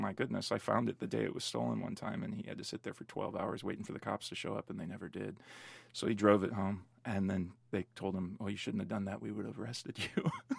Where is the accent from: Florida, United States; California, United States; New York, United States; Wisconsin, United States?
Wisconsin, United States; I grew up in Wisconsin, and I talk about that a lot